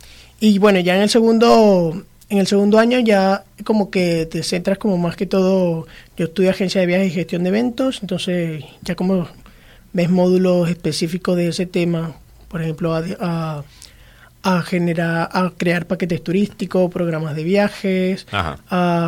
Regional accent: Venezuela; now in Spain; Yo soy de Venezuela. De Venezuela. Y bueno, llegué hace 2 años a España

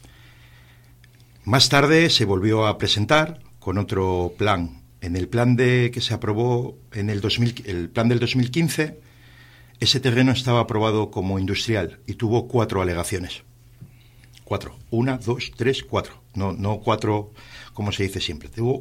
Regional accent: Laredo, Cantabria, Spain; lo conocemos los que somos de Laredo

